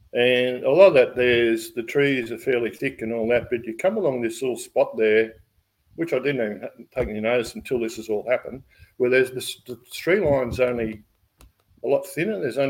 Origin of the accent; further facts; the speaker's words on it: Ballina, New South Wales, Australia; Because we come from Ballina.